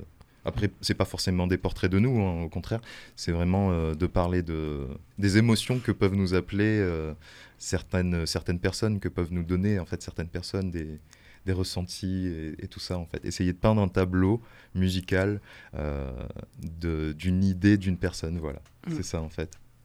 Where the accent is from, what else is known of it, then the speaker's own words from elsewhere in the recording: Réunion, France; moved away; dès que je suis arrivé en métropole, parce que je viens de La Réunion